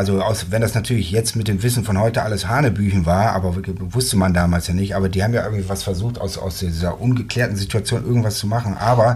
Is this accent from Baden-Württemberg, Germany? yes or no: no; Herne, North Rhine-Westphalia, Germany; Nee, die Eltern kommen aus Bremen. Ich bin aber tatsächlich ein Ruhrgebietskind sozusagen. Ja. Und da bin ich geboren und dann bin ich in Herne groß geworden, in einem schönen Waldhaus.